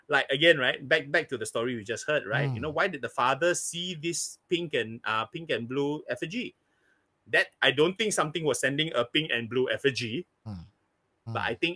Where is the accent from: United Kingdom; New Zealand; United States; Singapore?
Singapore; To be very frank, growing up in Singapore, in Asia in general, you know, I think, you know, to be cursed is a lot more rational than mental health.